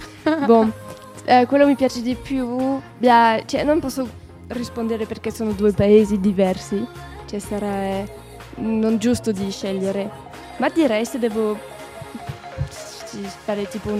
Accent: Belgium; Italian is a second language; io come belga mi sento molto bene in questo paese

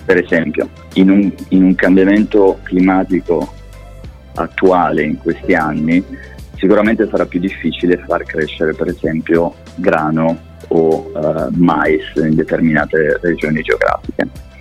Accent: Perugia, Umbria, Italy; moved away as an adult; now in Paris, France; al momento sono a Parigi, sono chiaramente italiano, quindi ho studiato, sono di Perugia e ho studiato a Bologna biotecnologie farmaceutiche

